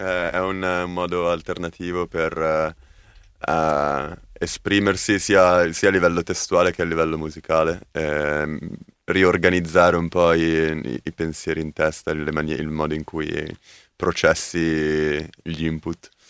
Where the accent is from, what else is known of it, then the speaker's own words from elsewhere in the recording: Milan, Lombardy, Italy; siamo di Milano, cresciuti a Milano, abbiamo fatto i campus sportivi da bambini della Milano Sport